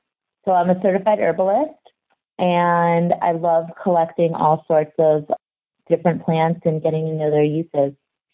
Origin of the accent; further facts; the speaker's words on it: Cleveland, Ohio, United States; Well, I grew up in Cleveland, Ohio, and I was in the suburbs